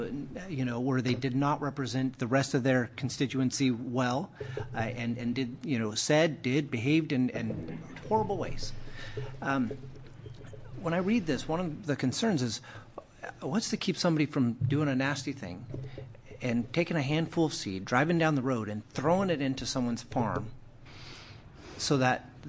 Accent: Oregon, United States; I mean, I'm born and raised in Josephine County.

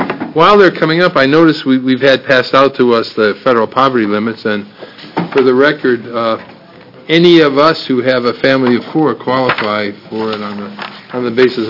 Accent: Corvallis, Oregon, United States; I'm from Corvallis. We're happy to hear what you have to say.

